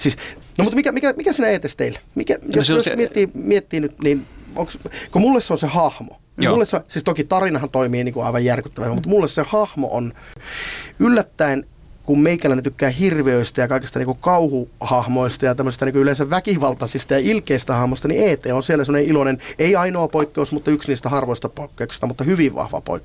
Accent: Rovaniemi, Lapland, Finland; Me ollaan vanhoja kavereita tuolta pohjoisesta, kun tai hyhä ovat etelästä, kun minä olen Rovaniemeltä, he ovat iistä alun perin.

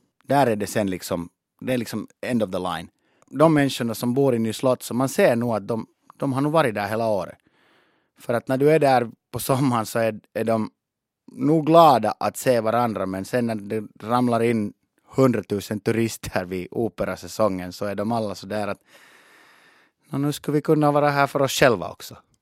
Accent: Finland; jag är finlandssvensk

